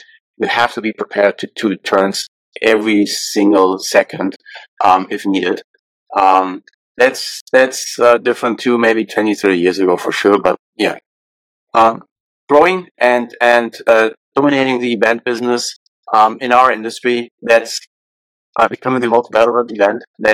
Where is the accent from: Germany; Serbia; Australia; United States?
Germany; Well, I was born in Germany. I grew up in Germany.